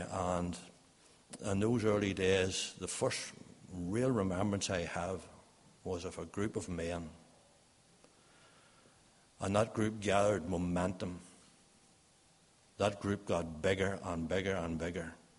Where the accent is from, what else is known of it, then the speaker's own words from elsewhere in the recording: Portadown, Northern Ireland, United Kingdom; We were growing up in Portadown.